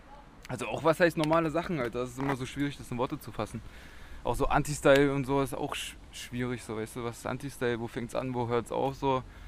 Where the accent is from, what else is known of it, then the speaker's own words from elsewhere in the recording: Leipzig, Saxony, Germany; Ja, also ich komme ja ursprünglich aus Leipzig.